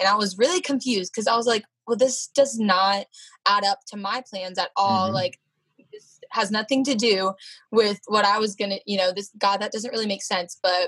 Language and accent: English; Hollywood, Maryland, United States; I am from Hollywood, Maryland.